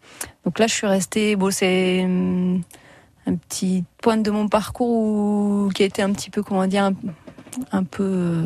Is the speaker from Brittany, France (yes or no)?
no; Bayonvillers, Hauts-de-France, France; je suis originaire de Bayonvillers.